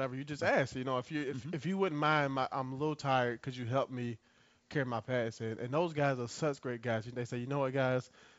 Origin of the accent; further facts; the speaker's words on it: Virginia, United States; also born or lived in North Carolina; I was born in Carolina, raised in Virginia.